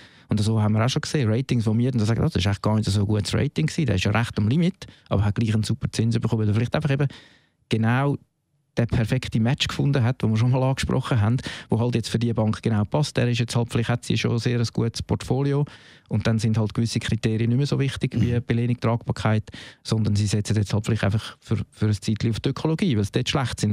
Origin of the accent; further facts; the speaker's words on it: Zurich, Switzerland; wenn ich irgendwie als Zürcher irgendwie in einer anderen Kantonalbank anrufe.